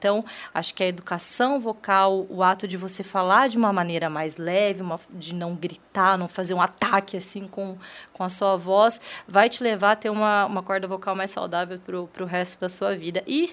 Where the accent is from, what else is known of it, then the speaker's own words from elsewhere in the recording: Londrina, Paraná, Brazil; estar na minha terra natal, né? Sempre que eu venho a Londrina